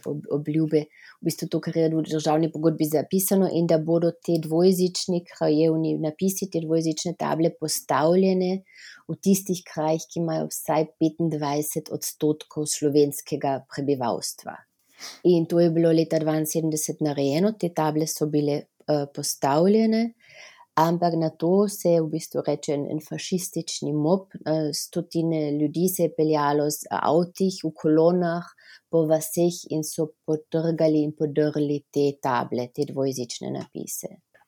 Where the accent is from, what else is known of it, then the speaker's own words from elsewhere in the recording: Hodiše, Carinthia, Austria; Ta kraj, moj domači kraj Hodiše, Kojčar, sploh nima v bistvu krajevnega napisa.